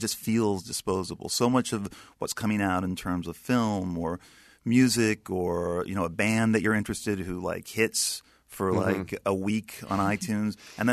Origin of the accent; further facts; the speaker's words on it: Sherman Oaks, California, United States; I grew up in Sherman Oaks on Valley Vista Boulevard.